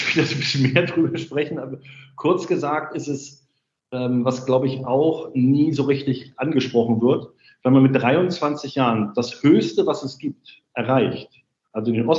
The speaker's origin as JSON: {"language": "German", "town": "Rostock", "region": "Mecklenburg-Vorpommern", "country": "Germany", "said": "bei uns in Rostock die Seawolves"}